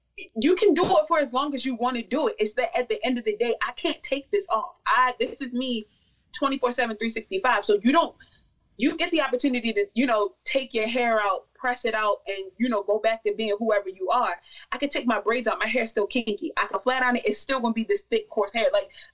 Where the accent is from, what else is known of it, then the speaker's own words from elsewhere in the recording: Baltimore, Maryland, United States; And I'm from Baltimore, Maryland.